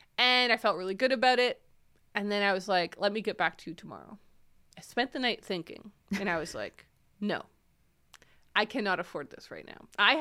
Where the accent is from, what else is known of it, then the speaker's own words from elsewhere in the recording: Calgary, Alberta, Canada; born there; also born or lived in Ottawa, Canada; I also lived in Calgary, and my mom, like, I was born in Calgary